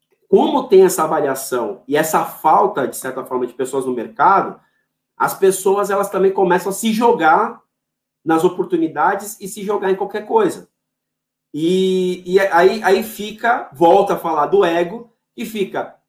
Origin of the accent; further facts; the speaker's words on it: São Paulo, Brazil; eu sou daqui de São Paulo, nunca dirigi